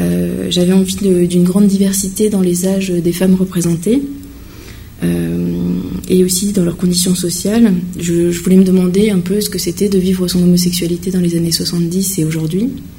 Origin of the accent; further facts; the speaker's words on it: Grand Est, France; moi j'ai grandi en Alsace, donc une région très conservatrice